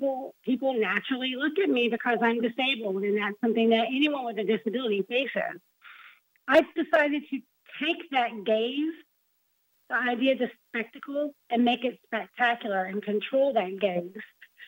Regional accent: Marietta, Georgia, United States; Yes, actually, I'm from Marietta, which is just north of the metropolitan area.

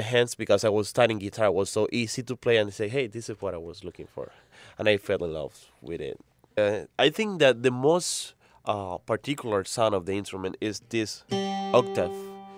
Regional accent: Santiago de Cuba, Cuba; I am from Cuba, Santiago de Cuba. Santiago de Cuba is the southeastern part of the country. It's the most Caribbean part of Cuba.

